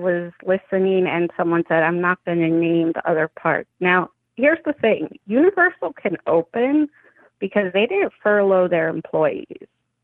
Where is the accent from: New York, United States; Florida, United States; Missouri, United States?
New York, United States; New York City; Yeah. I'm from New York City.